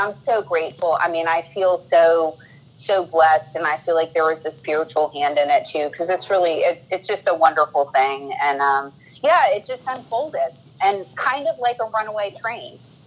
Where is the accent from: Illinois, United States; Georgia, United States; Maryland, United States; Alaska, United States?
Georgia, United States; Atlanta; moved away as an adult; I'm born and raised in Atlanta, and I moved up to Manhattan in 2000